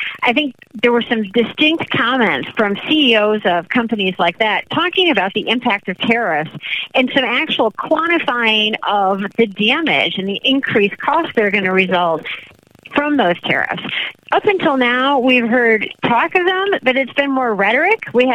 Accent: Chicago, Illinois, United States; Well, now I am back in Chicago, my hometown, and I am head of U.S. equity for Aviva Investors.

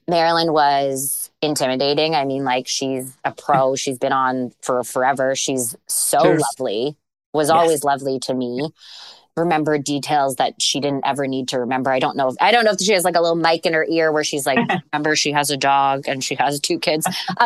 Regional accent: Canada; I'm Canadian. I'm Asian, but I'm Canadian. So I don't, specifically, I'm first born or first generation on my mom's side, second generation on my dad's side.

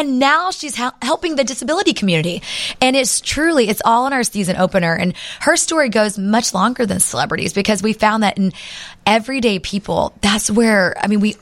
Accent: Oklahoma, United States; I'm telling you, I'm from Oklahoma, so I normally land in Dallas, and Dallas has a piece of my heart.

